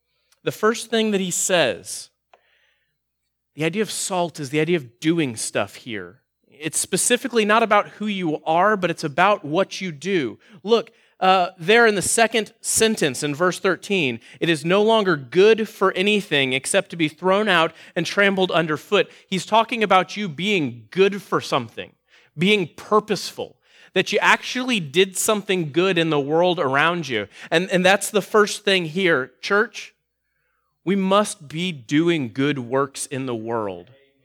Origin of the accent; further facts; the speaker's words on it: Texas, United States; I mean, I'm from Texas, and we have a lot of cows, and we like all of our barbecue to be made out of cows over there.